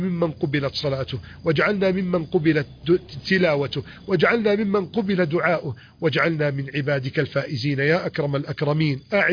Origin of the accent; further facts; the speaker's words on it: Egypt; بلدنا مصر